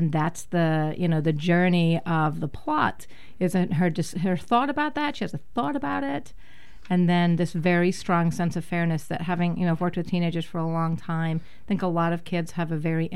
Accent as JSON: {"language": "English", "town": "Liverpool", "region": "North West England", "country": "United Kingdom", "said": "Although I'm from Liverpool"}